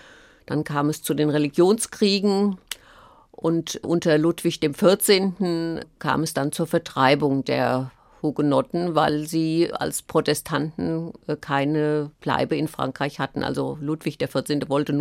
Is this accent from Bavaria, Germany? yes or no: no; Greifenthal, Hesse, Germany; Das ist mein Heimatdorf Greifenthal